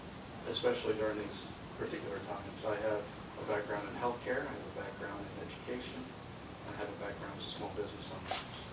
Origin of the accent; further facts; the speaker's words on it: Carlisle, United States; I'm a local. I grew up in Carlisle, born and raised.